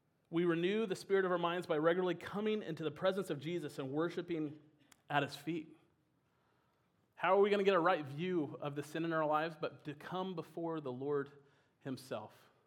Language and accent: English; Missouri, United States; Northwest, I'm from Missouri.